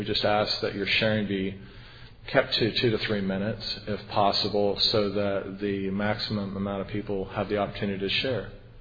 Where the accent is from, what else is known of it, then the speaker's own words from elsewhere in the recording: Oklahoma City, Oklahoma, United States; I am from Oklahoma City. My home group is the A1 Study Group in Edmond, Oklahoma.